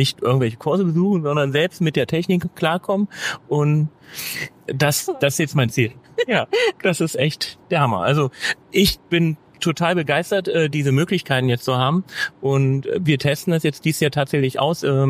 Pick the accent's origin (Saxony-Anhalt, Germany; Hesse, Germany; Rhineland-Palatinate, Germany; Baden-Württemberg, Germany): Saxony-Anhalt, Germany; Magdeburg; Ja, aber gut, ich komme ja, wie gesagt, aus Magdeburg und da war es halt, früher in der DDR war es ein Zwangsfach quasi.